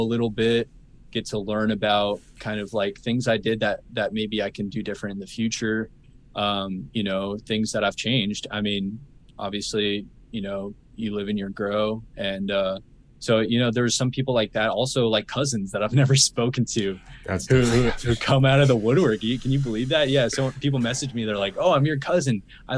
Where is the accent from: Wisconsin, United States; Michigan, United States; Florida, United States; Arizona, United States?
Arizona, United States; Phoenix; We grew up in Arizona in Phoenix.